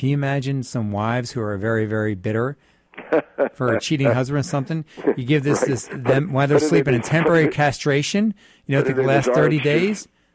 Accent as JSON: {"language": "English", "country": "Ireland", "said": "I'm Irish."}